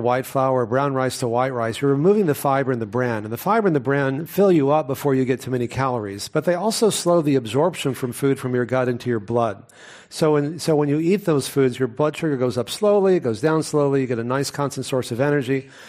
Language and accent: English; Texas, United States; I grew up in Texas eating them all the time until I was 19